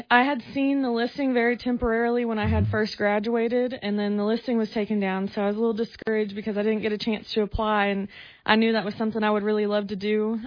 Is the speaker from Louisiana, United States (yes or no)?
no; Kingsport, Tennessee, United States; I am. I'm from Kingsport, mm-hmm. and I went to ETSU for 4 years.